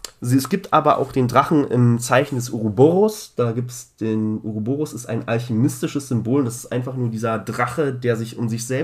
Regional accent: Chorin, Brandenburg, Germany; ich kann mich erinnern, ich komme ja aus Brandenburg

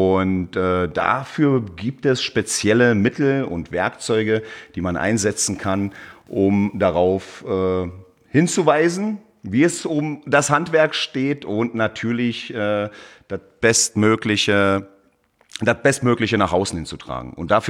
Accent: Berlin, Germany; Bin Berliner Junge und genieße aber mal gerne die Zeit oder eine Auszeit hier in den Bergen.

